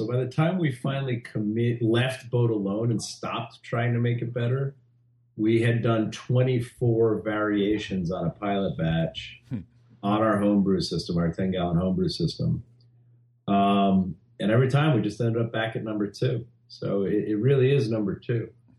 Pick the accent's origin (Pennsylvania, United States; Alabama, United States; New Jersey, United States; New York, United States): New Jersey, United States; because growing up in New Jersey drinking like that, I knew, you know, I can drink 4.2 beer all day and live without an issue.